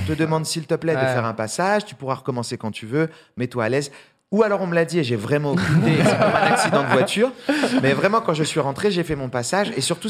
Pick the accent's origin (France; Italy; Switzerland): France; accent: French; J'ai un accent français et tout.